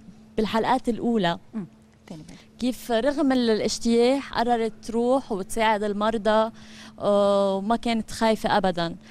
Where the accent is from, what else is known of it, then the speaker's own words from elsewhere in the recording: South Governorate, Lebanon; لأن أنا كمان من الجنوب، بنت جنوبية.